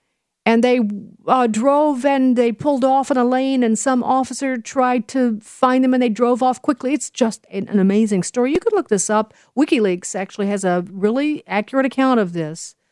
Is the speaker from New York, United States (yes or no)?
no; Chicago, Illinois, United States; I never thought I'd ever say this to you, but I have to tell you because I am from Chicago.